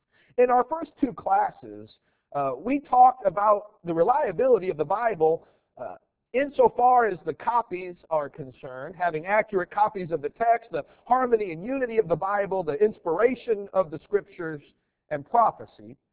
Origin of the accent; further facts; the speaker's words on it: Iowa, United States; I grew up in Iowa, and over the years, we like to go to vacation in Florida